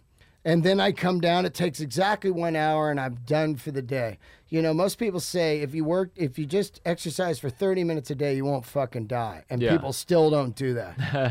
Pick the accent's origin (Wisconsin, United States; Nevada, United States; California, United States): California, United States; Yosemite; like being born and raised in Yosemite, I feel that that's